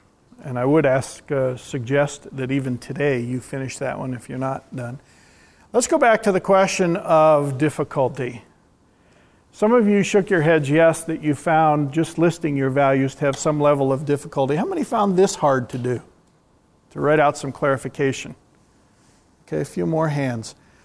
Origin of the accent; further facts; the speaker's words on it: Cleveland, Ohio, United States; We grew up in the Cleveland, Ohio area.